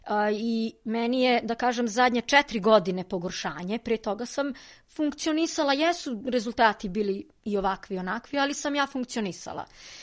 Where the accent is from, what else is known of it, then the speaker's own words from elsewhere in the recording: Kruševac, Rasina District, Serbia; iz Kruševca sam.